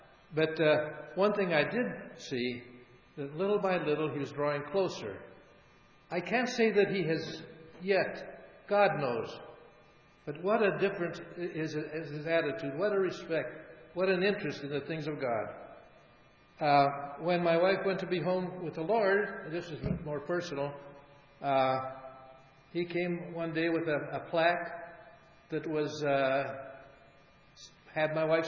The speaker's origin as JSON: {"language": "English", "town": "Cleveland", "region": "Ohio", "country": "United States", "said": "when I told him that I was from Cleveland, Ohio"}